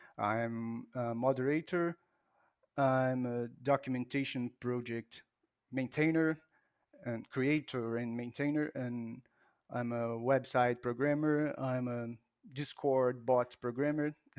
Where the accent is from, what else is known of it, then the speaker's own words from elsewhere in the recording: Brazil; first language Portuguese; English is a second language; And well, I'm from Brazil and it's Portuguese, and we say Melio here.